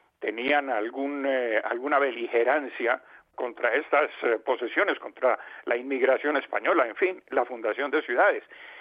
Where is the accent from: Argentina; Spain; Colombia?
Colombia; Pues mira, en mi tierra, en Colombia, tenemos un aforismo